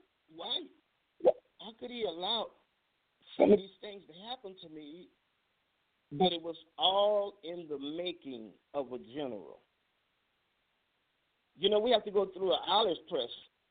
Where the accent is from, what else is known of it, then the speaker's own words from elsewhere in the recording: New Orleans, Louisiana, United States; Y'all know I'm from New Orleans.